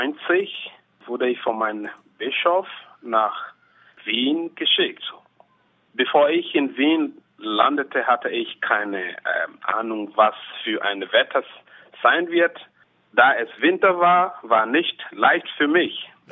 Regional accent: Ghana; German is a second language; now in Germany; Aber dazu fand ich auch die Nahrung ganz anders wie bei uns zu Hause in Ghana.

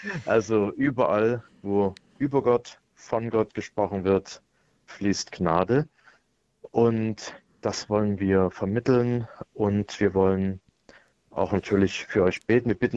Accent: East Germany, Germany; Ich komme ja auch aus dem Ostdeutschland, wo wir in einer starken Diaspora gelebt haben.

